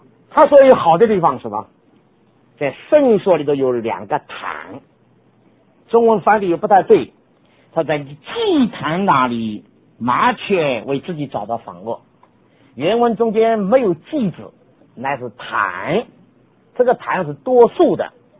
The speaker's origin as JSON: {"language": "Chinese", "town": "Dinghai", "region": "Zhejiang", "country": "China", "tie": "born or raised there", "said": "我感谢主生在一个小乡下的地方，我幼年住在定海，我们定海有好多的燕子。"}